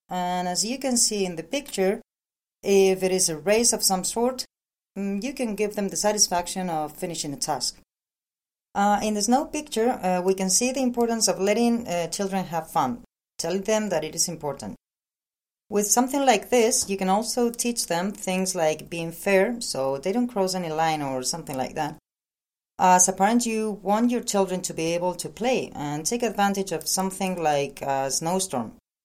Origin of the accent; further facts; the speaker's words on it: Madrid, Community of Madrid, Spain; born there; English is a second language; I was born in Madrid, Spain.